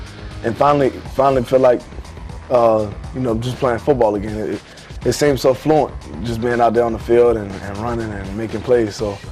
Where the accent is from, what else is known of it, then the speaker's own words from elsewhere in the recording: Virginia, United States; I'm from Virginia, so, not as big as New York.